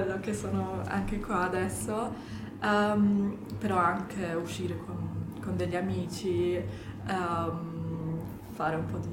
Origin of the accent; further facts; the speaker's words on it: Bad Dürkheim, Rhineland-Palatinate, Germany; Italian is a second language; now in Milan, Italy; sono di Bad Dürkheim, che è vicino a Heidelberg, la città dove studio anche, e anche Mannheim, quindi Bad Dürkheim sono tipo 45 km di Heidelberg.